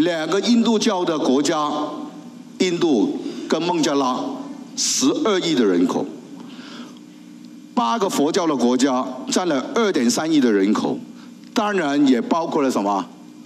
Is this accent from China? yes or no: yes; China; 不是单单在右边我们中国人得救